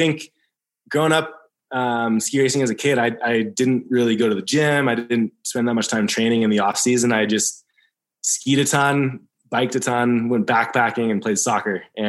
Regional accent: Alpine Meadows, California, United States; when I was a kid, growing up in Alpine Meadows, our backyard was like a perfect little ski hill.

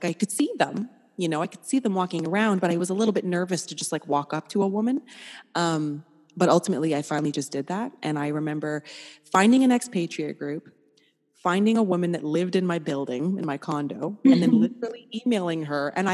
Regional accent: Montreal, Quebec, Canada; now in Toronto, Canada; as a Canadian from Toronto, or not, I'm from Montreal, but living in just outside of Toronto, like it snows what feels like 8 months of the year, you know?

